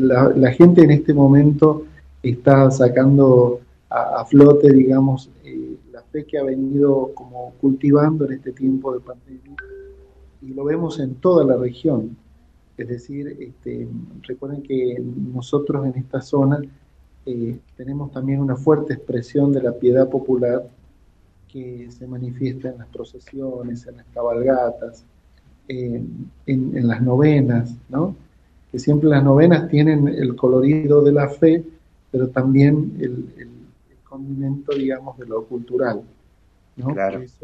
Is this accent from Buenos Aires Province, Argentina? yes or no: no; Villa Mercedes, San Luis, Argentina; born there; De hecho, hay uno que está al norte de San José, que es Villa Mercedes, que es mi pueblo natal, donde yo nací